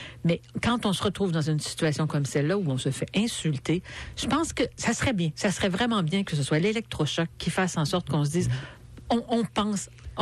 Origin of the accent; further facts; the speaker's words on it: Quebec, Canada; C'est un marché qui nous aime, nous, en tant que Québécois